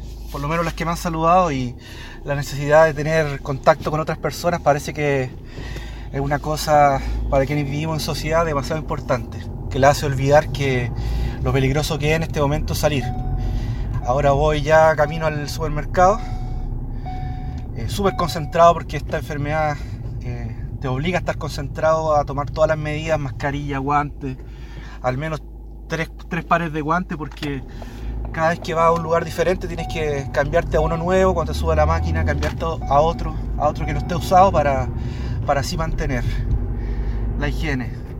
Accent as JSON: {"language": "Spanish", "country": "Chile", "lives_now": "Modena, Italy", "said": "chileno, vivo en Módena hace 5 años"}